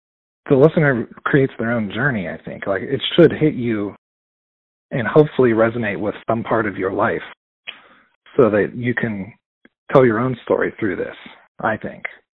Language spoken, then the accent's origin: English; Pittsburgh, Pennsylvania, United States; now in Atlanta, United States; No, sir. I'm from Pittsburgh originally, just outside of Pittsburgh.